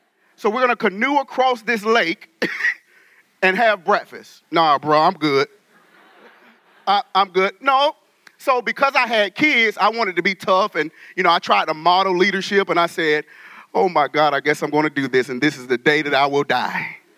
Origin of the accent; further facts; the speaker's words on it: North Carolina, United States; accent: North Carolina; now in Richmond, United States; Now, I live in Richmond, but I am from North Carolina. Any North Carolinians in here? Hey, there you go. So that accent will come out if you have not heard it.